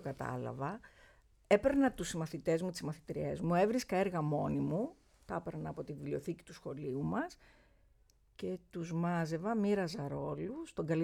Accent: Tripoli, Peloponnese, Greece; now in Athens, Greece; γιατί μεγάλωσα στην Τρίπολη. Μετά έφυγαν οι γονείς μου και ανεβήκαμε στην Τρίπολη.

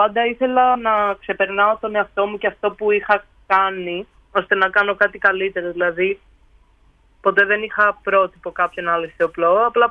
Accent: Edessa, Central Macedonia, Greece; now in Athens, Greece; Εγώ έχω καταγωγή από την Έδεσα, που είναι αρκετά μακριά από θάλασσες

